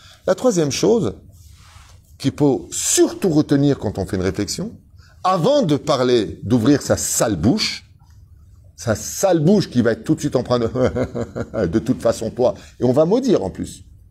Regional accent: Tunisia; Mais comme je suis tunisien, je peux pas laisser gagner.

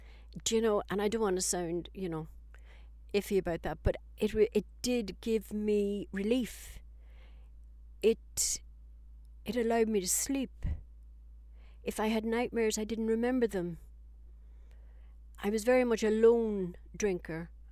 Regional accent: Ireland; moved away as an adult; Well, I moved away from Ireland in my early 20s, I think, you know, 20, 21.

